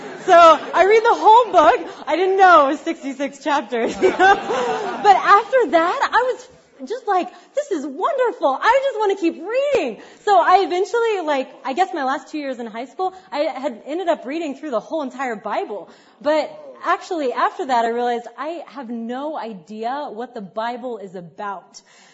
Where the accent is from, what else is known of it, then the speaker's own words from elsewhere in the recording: Oklahoma, United States; also born or lived in Texas; I was born in Texas, raised in Oklahoma, but I didn't grow up in a Christian family.